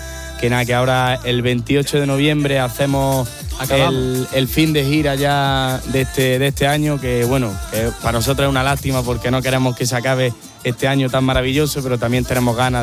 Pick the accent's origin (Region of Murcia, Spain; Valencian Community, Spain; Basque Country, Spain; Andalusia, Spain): Andalusia, Spain; entre que somos de españoles y encima andaluces, pues es verdad que... Hablamos más rapidillo